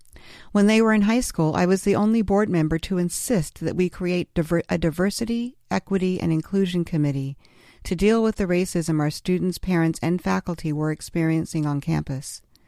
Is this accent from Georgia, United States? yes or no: no; Illinois, United States; born there; In fact, I was born in the Negro ward at Illinois Research Hospital.